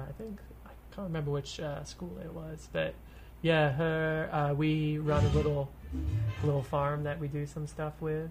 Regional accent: London, United Kingdom; born there; A little bit of love in London. That's how I came into being.

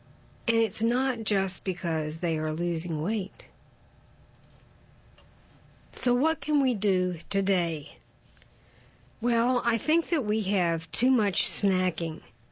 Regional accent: Lausanne, Vaud, Switzerland; Where I grew up in Lausanne, Switzerland, physical education was mandatory.

